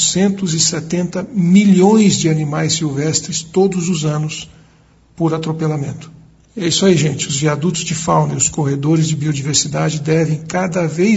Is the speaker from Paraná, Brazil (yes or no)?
yes; Maringá, Paraná, Brazil; como eu sou de Maringá, um dia eu tive a curiosidade de conhecer a outra Maringá